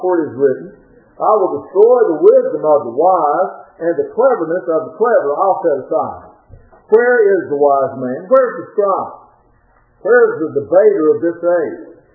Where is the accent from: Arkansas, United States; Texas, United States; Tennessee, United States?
Tennessee, United States; Ashland; I grew up in Ashland, Tennessee